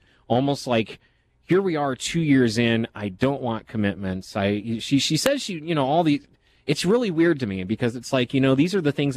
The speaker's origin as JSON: {"language": "English", "country": "United States", "said": "I am an American for sure."}